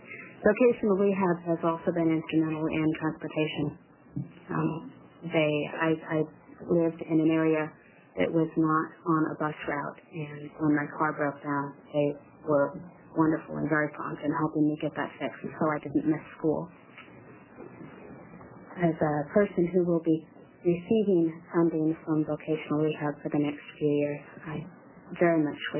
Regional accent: Eugene, Oregon, United States; I'm from Eugene.

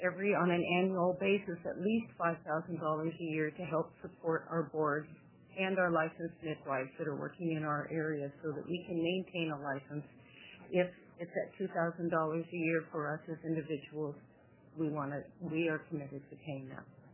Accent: Portland, Oregon, United States; I'm from the Portland area.

